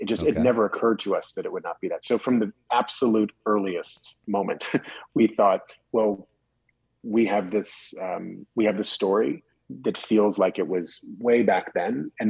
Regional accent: Virginia, United States; when I grew up in Virginia.

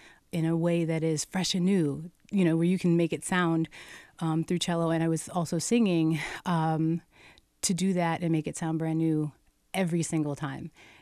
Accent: Long Island, New York, United States; I grew up on Long Island, and New York City versus Long Island, it's like living in a different state.

